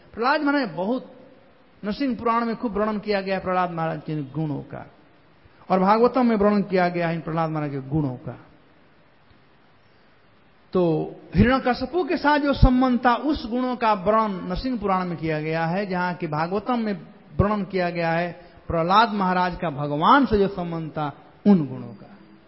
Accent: Bihar, India; कहा जाता है हमारे यहां बिहार में पेट पोछवा है

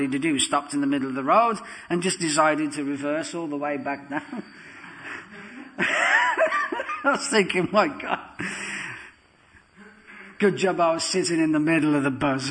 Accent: London, United Kingdom; I come from London, not the Congo.

